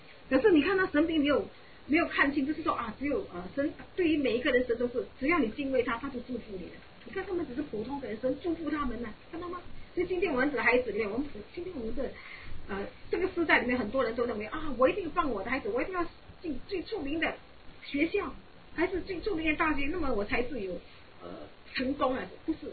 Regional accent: Singapore; 以前我记得我们住在新加坡的时候，以前我小的时候，通常很多的家庭都是三代同堂的。

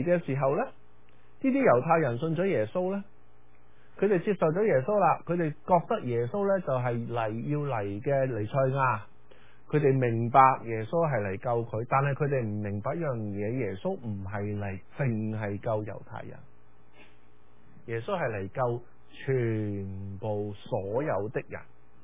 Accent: China; 咁啊我哋中国人最同佢最唔啱嘅佢哋唔食豬肉嘅。

